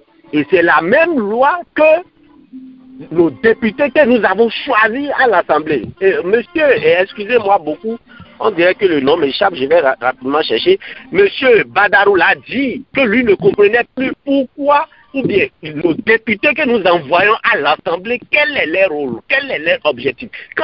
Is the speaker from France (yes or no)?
no; Benin; now in United States; Même si moi, je suis jeune, moi, je ne vis pas au Bénin. Même si je suis béninois et j'aime beaucoup le Bénin, mais je peux retourner au Bénin à tout moment. Mais aujourd'hui, sachant que je suis aux États-Unis